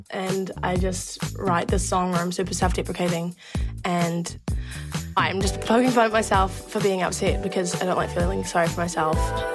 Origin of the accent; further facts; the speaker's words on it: New Zealand; I am a musician from New Zealand.